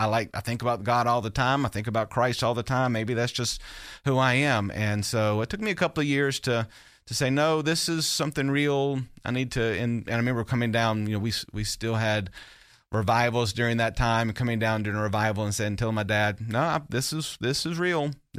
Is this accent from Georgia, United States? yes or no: yes; Port Wentworth, Georgia, United States; Well, I grew up outside of Savannah, Georgia. My dad was a Baptist pastor. And so I grew up in the 70s and 80s in a little town called Port Wentworth, Georgia.